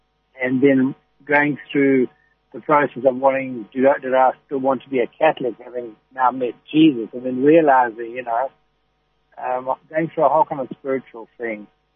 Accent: Durban, KwaZulu-Natal, South Africa; born there; That's where I was born, yeah.

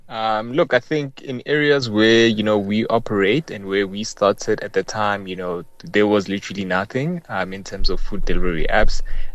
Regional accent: Hammanskraal, Gauteng, South Africa; being born and bred in Hammanskraal, I had the privilege of, after matric, going to university and going to the big city.

